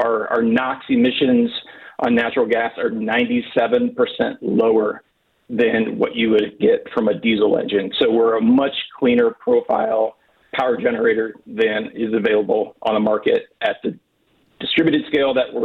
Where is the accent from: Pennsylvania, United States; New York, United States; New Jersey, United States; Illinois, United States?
Pennsylvania, United States; You've got it happening in your own backyard in Pittsburgh. I grew up in Indiana County, so I can vouch for, you know, some of the plants in that area.